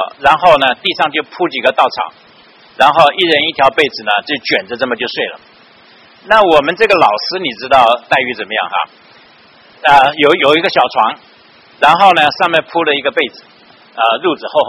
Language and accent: Chinese; Taiwan; moved away as an adult; also born or lived in Qingdao, China; now in United States; 我是生在青岛。所以我是有点年纪的人哈。那解放到台湾。所以在台湾读了大学，然后来美国再读书，然后在这边慢慢这样子过来的。来美国有30多年了哈